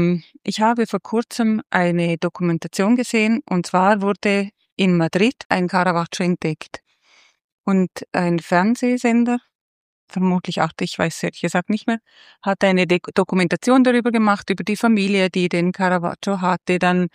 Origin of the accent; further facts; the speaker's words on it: Liechtenstein; also als Liechtensteinerin sowieso.